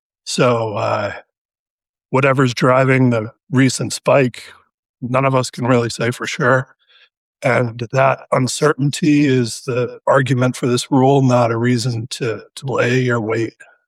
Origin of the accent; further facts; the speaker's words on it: Massachusetts, United States; also born or lived in New York; now in Maine, United States; I am from Maine, well, living in Maine now, from Massachusetts and New York, and also with ASGA.